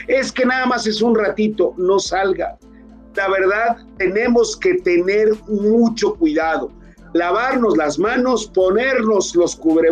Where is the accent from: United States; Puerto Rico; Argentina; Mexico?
Mexico; lo que yo espero es que como mexicanos y como personas que pensamos